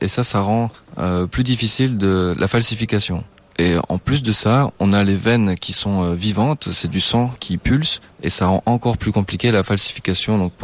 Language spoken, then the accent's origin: French; France; Moi, je suis français, donc ça me dérange pas de venir participer à un concours à Paris.